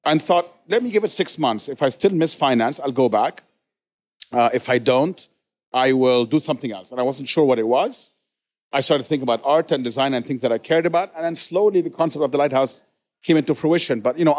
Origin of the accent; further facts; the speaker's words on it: Cairo, Cairo Governorate, Egypt; I grew up in Cairo. Right. I'm Egyptian.